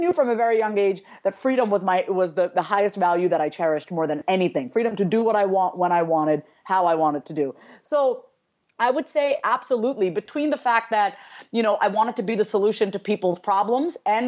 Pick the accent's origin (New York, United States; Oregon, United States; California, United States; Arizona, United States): New York, United States; my parents are Indian immigrants. They came here in the 70s, and I was born and raised in New York, and we'd go to India every year.